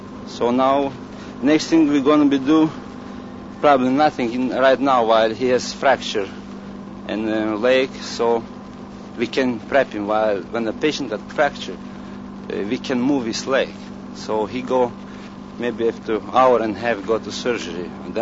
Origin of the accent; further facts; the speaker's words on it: Lithuania; moved away as an adult; In 1943, when I was drafted in German army.